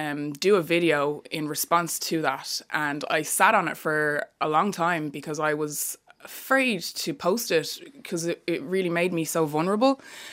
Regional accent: Ireland; I am brown, you know. None of us chose the colour of our skin. You know, at the end of the day, like, I was born and raised here in Ireland the same as you were.

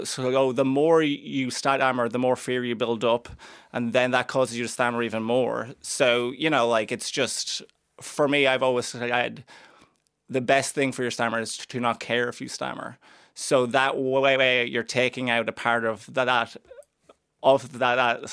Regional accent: Cavan, Ulster, Ireland; like I'm from Cavan and everyone in Cavan has a speech impediment.

